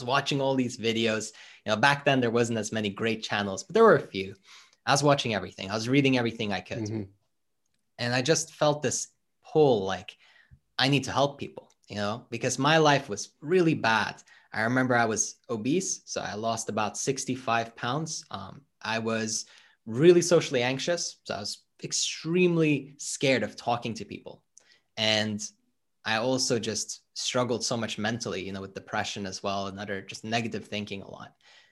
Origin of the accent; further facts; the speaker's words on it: Norway; so I'm originally from Norway, but I'd spent 1 year as an exchange student in the UK.